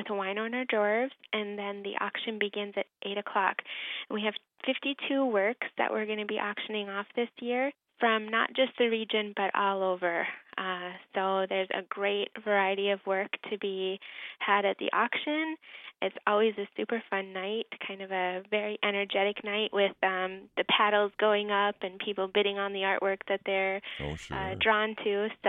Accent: Minot, North Dakota, United States; I'm from Minot, so I can sure bundle up and handle this.

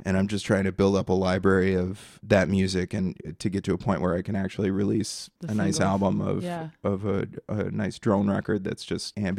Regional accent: Stewartville, Minnesota, United States; now in Milwaukee, United States; Originally, I'm from Stuartville, Minnesota, which a lot of folks would know is just south of Rochester, and lived in Wisconsin for a long time.

